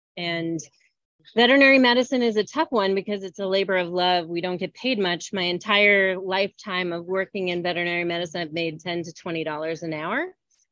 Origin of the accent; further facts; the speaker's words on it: Wisconsin, United States; also born or lived in New Mexico / Alaska; So I grew up in Wisconsin